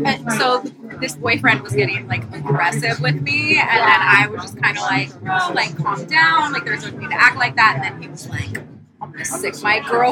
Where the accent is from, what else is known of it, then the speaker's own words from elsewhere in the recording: Berkeley, California, United States; I grew up in Berkeley. Like, I grew up around lots of tattoos, piercings, crazy colored hair.